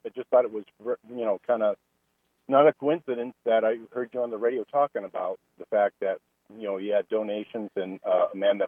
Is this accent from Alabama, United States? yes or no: yes; Huntsville, Alabama, United States; I'm actually from Huntsville. I'm just driving through Athens, actually.